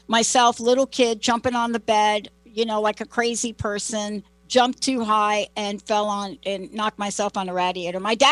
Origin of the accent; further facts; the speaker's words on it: East Coast, United States; now in Seattle, United States; I'm in Seattle. I grew up on the East Coast. I'm in Seattle.